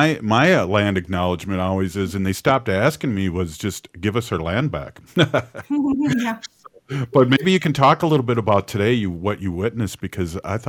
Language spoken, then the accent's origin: English; Minnesota, United States; we're from Minnesota too. There were no borders.